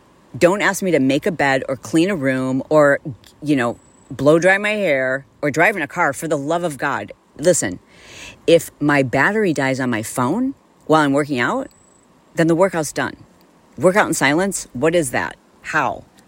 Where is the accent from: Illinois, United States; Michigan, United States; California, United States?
Michigan, United States; Fowlerville; I grew up in Michigan and we moved kind of like all over the state